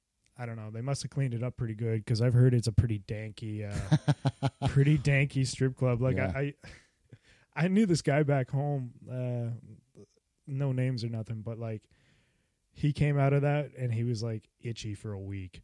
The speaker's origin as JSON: {"language": "English", "town": "Vancouver", "region": "British Columbia", "country": "Canada", "tie": "born or raised there", "said": "because I grew up in Vancouver."}